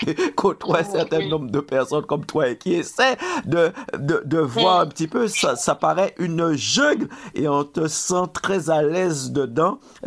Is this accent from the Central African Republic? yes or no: no; Guadeloupe; comme on dit ici chez nous en Guadeloupe, rouleau, bravo.